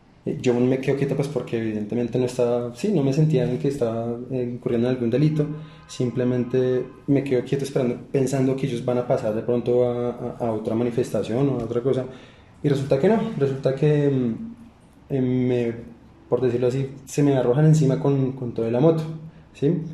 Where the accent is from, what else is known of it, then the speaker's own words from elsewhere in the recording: Bogotá, Colombia; Tengo pues 27 años, soy oriundo acá de Bogotá, más o menos es la persona que soy.